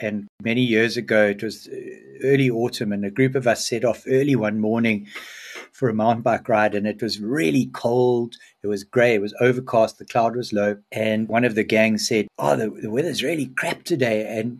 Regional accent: KwaZulu-Natal, South Africa; we're powered by learningadvisory.com. I grew up in KwaZulu-Natal in the 70s and 80s

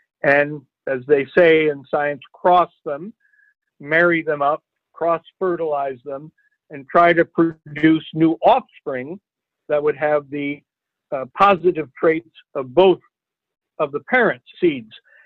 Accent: Iowa, United States; And I said, you know, I'm from Iowa

